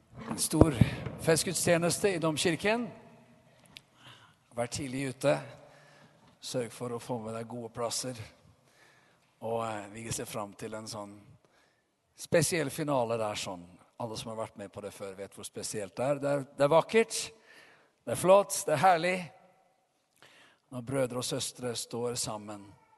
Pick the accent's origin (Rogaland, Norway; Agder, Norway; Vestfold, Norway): Vestfold, Norway; Tønsberg; Jeg kom fra Tønsberg, og der, så langt jeg vet, så var det ikke noen katolikker der på den tiden jeg vokste opp.